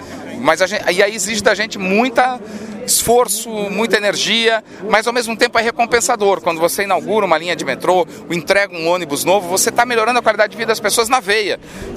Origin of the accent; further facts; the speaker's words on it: Curitiba, Paraná, Brazil; quando era criança, eu morava em Curitiba, eu ia para a escola de ônibus com o ônibus da escola.